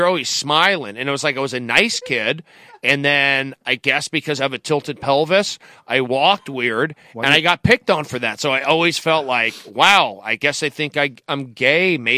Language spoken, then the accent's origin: English; Tarzana, California, United States; growing up in Tarzana, I got picked on a lot.